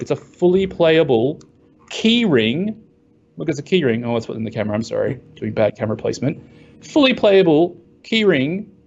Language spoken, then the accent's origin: English; Australia; So I'm from Australia. I haven't lived in Australia for many, many years. So I sound funny, but people often can't work out exactly where my accent is from. But yes, from Australia.